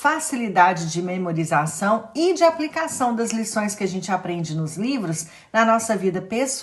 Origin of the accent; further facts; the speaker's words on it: Belo Horizonte, Minas Gerais, Brazil; now in Italy; eu tenho 50 anos, sou mineira de BH, mas moro na Itália